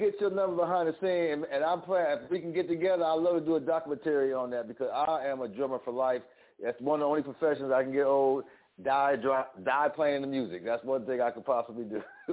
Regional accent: Buffalo, New York, United States; I'm from Buffalo. We had … we had all kind of people we woke up watching

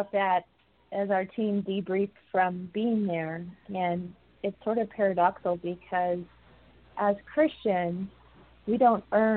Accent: United States; Being an American in Afghanistan

